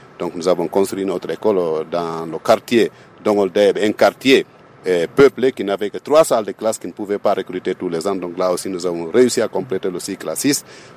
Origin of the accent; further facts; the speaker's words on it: Kalang, Chad; J'ai fait mes études primaires dans mon village natal à Kalang, mes études secondaires à l'Abbé, le collège Concola et le lycée Ouro